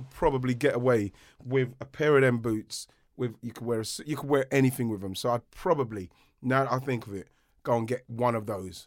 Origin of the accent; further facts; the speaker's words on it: Brockley, London, United Kingdom; We grew up together. We grew up in Broccoli, Southeast London.